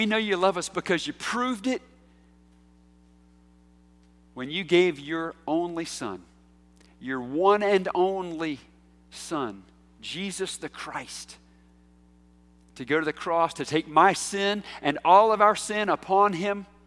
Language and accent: English; United States; I'm an American. I'm a patriot. I love this country. I am so blessed to be here.